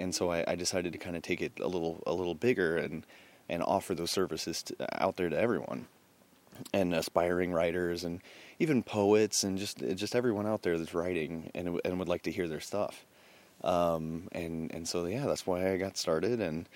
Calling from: Cape Elizabeth, Maine, United States; I'm recording this from Cape Elizabeth, Maine, and I'm outside.

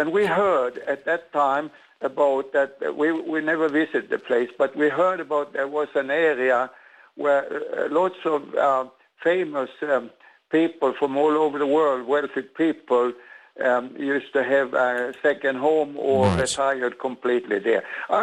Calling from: Sweden; Oh, hello. … here from Sweden.

